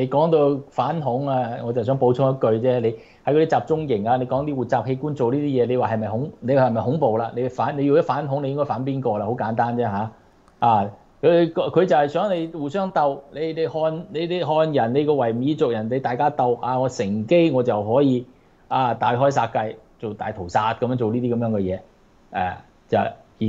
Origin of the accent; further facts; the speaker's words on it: Hong Kong; 我相信咧從心裏邊我哋香港人啊，你中國民眾嚟講都唔同佢妥協啊